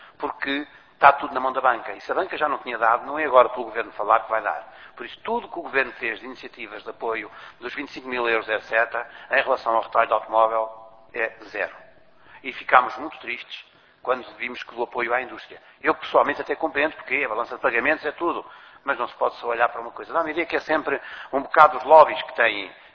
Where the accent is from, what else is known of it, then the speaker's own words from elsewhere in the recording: Portugal; antes de ser presidente da associação sou português.